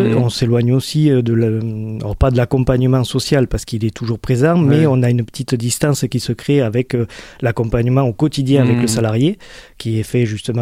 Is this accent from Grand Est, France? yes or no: no; Nouvelle-Aquitaine, France; moi j'ai donc 38 ans, je suis natif des Landes